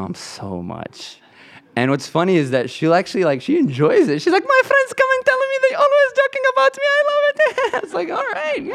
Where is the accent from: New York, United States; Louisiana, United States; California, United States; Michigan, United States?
Michigan, United States; Detroit; So I grew up actually in the Detroit area, but real close to Dearborn, you know. Yeah. We couldn't afford the Dearborn house, so my parents had to live in Detroit.